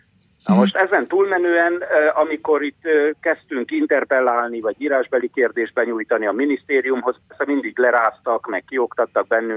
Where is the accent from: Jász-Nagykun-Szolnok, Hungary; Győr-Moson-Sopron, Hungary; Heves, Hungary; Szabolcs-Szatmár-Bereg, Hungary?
Heves, Hungary; Eger; én Egri vagyok.